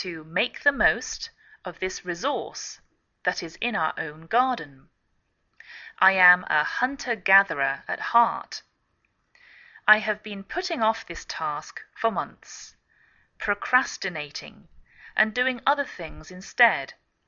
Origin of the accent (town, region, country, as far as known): England, United Kingdom; now in United States